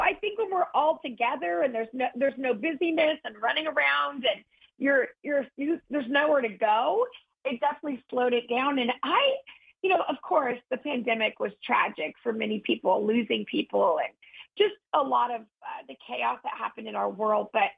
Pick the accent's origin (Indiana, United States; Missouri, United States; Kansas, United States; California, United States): California, United States; South Lake Tahoe; also born or lived in Los Angeles; I actually am born and raised in California. I was born in a place called South Lake Tahoe, which is a mountain ski town in the mountains over in Northern California. And then I went to high school